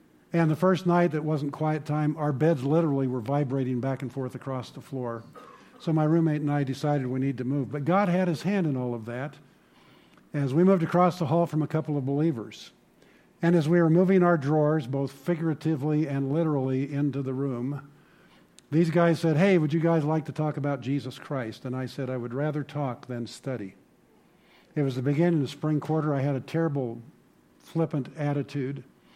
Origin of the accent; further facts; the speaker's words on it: Fort Lupton, Colorado, United States; I was raised in Fort Lupton, so the Highland Huskies and the Fort Lupton Blue Devils were big rivals back in the day